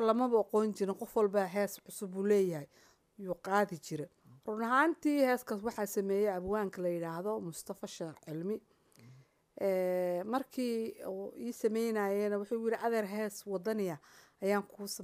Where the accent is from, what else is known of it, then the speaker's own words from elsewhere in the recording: Burao, Togdheer, Somalia; also born or lived in Mogadishu; waxaan ku dhashay xamar yaraantaydii intii hore ogaa waxaan kusoo barbaaray burco kadibna xamar baan kusoo noqday